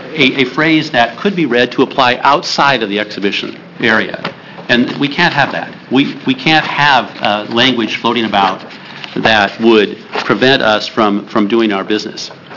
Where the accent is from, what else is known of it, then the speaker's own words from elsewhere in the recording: Jordan Valley, Oregon, United States; I'm happy that it's there because I'm basically from Jordan Valley. My family lived on a ranch, which was on the suburbs of Jordan Valley, about 80 miles away